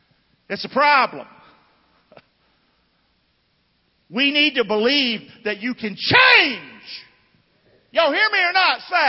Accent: United States; born there; I love our country. I love that I was born in America.

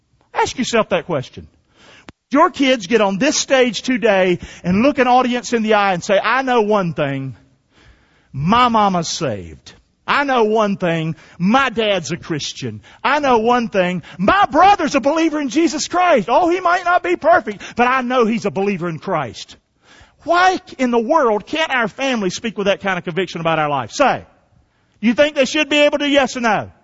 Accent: Rockingham, North Carolina, United States; That's the home that I grew up in on River Road, Rockingham.

